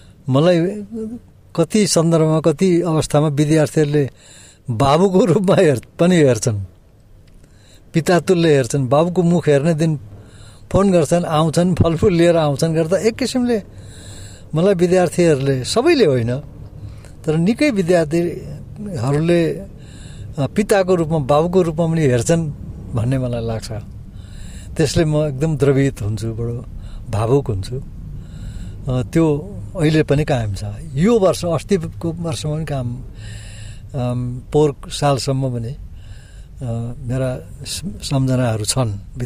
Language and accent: Nepali; eastern Nepal, Nepal; born there; म पूर्व नेपालको गाउँमा जन्मिएको हुँ